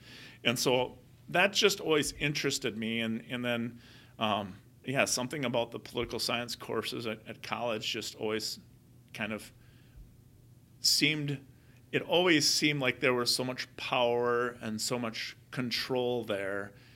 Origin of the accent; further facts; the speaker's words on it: Butterfield, United States; So growing up in Butterfield, a population around 500